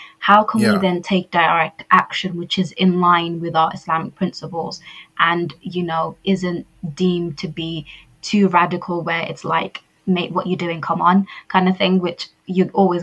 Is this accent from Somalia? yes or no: yes; Somaliland, Somalia; especially since I'm from Somaliland.